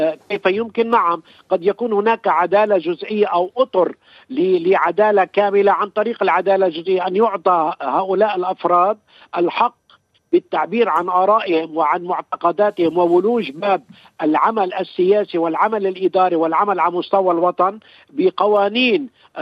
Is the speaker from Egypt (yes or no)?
no; Lebanon; يعني عندنا في لبنان 4 أو 5 طوائف كبرى تتحكم بمصير الطوائف الأقل عددا في لبنان.